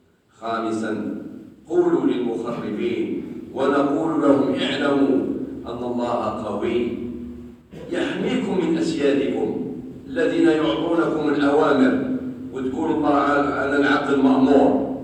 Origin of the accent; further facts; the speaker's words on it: Algeria; بإشعال النيران في عدة غابات من بلادنا الجزائر الحبيبة